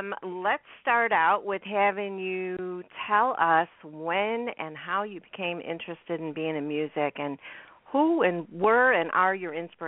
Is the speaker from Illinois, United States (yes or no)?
yes; Chicago, Illinois, United States; a lot of people will say that they know right away I'm from Chicago when they talk to me, but I don't hear an accent on myself.